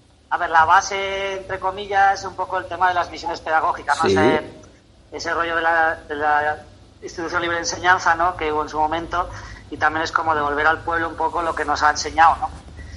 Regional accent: Tarancón, Castilla-La Mancha, Spain; nosotros empezamos desde Tarancón, que es, para quien no lo conozca, está la autovía de Valencia, la 3, un pueblo, bueno, mi pueblo, que iba a decir es un poco feo, pero bueno, lo digo yo. Y es así un pueblo que está bastante en la mancha alta

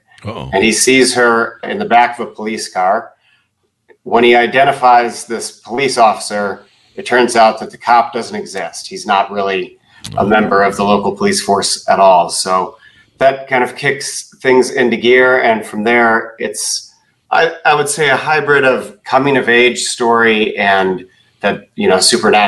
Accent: Bloomington, Indiana, United States; Yeah, it's set in Bloomington, Indiana, my hometown, in 1999.

